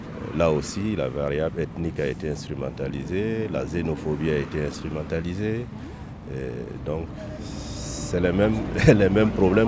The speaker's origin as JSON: {"language": "French", "country": "Burkina Faso", "said": "Moi, je suis burkinabé. Ouais. Voilà, je suis burkinabé. Je vis ici"}